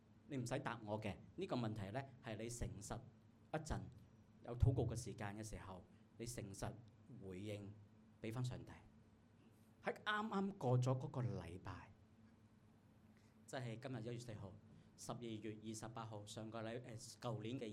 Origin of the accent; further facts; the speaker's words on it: Hong Kong; 你知我哋香港人好忙碌噶嘛？